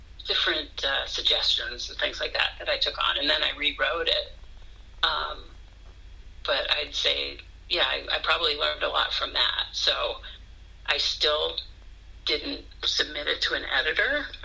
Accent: Weston, Massachusetts, United States; which is, I grew up in Weston, but Newton, Mass.

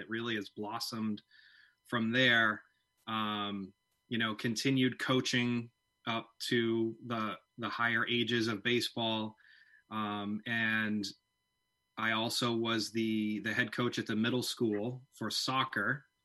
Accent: Pittsfield, Maine, United States; So I grew up actually in Pittsfield. So I actually am a graduate of MCI. I then went to the University of Maine, Orono, and got my business degree up there.

